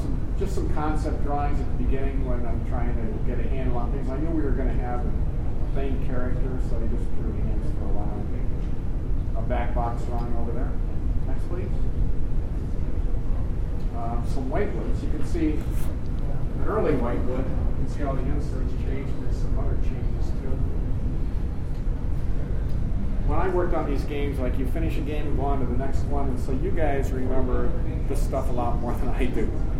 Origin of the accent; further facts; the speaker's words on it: Ohio, United States; We're both from Ohio, and we both race motorcycles.